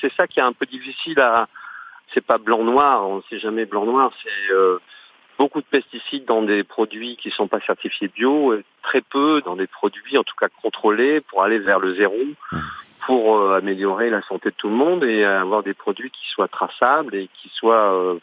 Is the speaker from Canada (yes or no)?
no; Mali; j'ai passé mon enfance au Mali.